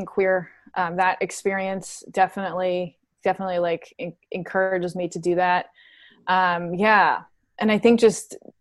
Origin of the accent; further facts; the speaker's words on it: Queens, New York, United States; I'm from Queens. I'm a Queens girl.